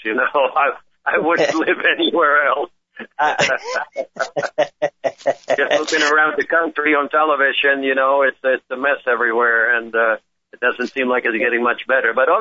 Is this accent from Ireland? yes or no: no; Amsterdam, North Holland, Netherlands; I'm a 72-year young dude. I was born and raised in Amsterdam, Holland during World War II. Just because my father's side was Jewish